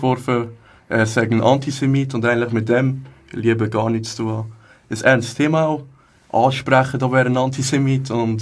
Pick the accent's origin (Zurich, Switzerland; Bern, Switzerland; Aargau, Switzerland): Aargau, Switzerland; Hägglingen; Wollen ist eigentlich schon wie eine zweite Heimat für mich. Ich komme aus Häcklingen, da ist gerade nebendran.